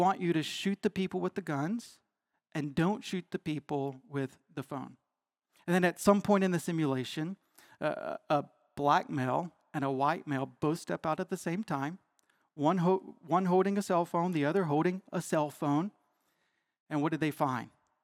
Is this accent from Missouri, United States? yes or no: no; Arkansas, United States; accent: Arkansan; Or when my Arkansan accent comes out, I say naked instead of naked, right?